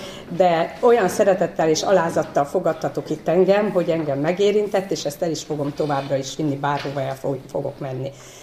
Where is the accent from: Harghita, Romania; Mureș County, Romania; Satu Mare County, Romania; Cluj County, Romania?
Cluj County, Romania; Bogártelke; now in Hungary; 27 éve, mindjárt 28 éve, hogy áttelepültünk Erdélyből, Bogártelkén születtem